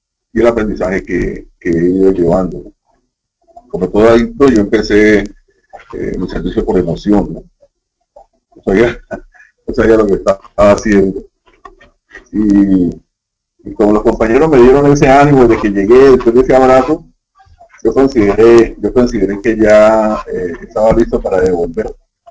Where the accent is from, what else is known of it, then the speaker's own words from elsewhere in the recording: Colombia; also born or lived in Córdoba, Argentina; now in Peru; en mi país, yo soy colombiano, pero vivo tiempo en Perú, también he vivido en Argentina, en la ciudad de Córdoba.